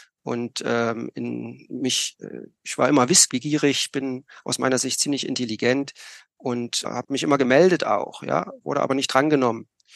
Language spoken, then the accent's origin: German; Berlin, Germany; Ich bin in Berlin geboren. Damals, oder ich könnte fast sagen, in einem Land, was es jetzt nicht mehr gibt, weil im Ostteil von Berlin, ja, für mich ist Deutschland eine Einheit, aber nichtsdestotrotz bin ich in der Charité zur Welt gekommen